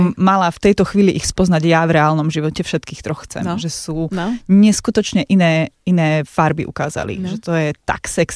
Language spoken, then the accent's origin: Slovak; eastern Slovakia, Slovakia; A že sme z východu.